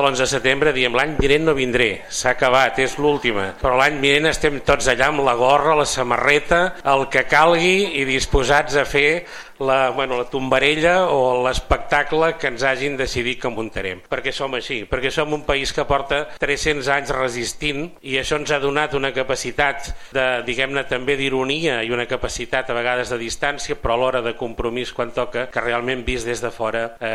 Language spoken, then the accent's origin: Catalan; Catalonia, Spain; Nosaltres som catalans